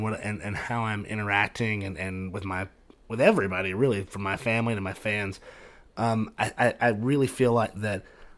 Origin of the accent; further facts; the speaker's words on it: Fort Payne, Alabama, United States; Fort Payne, Alabama. It's the northeastern tip.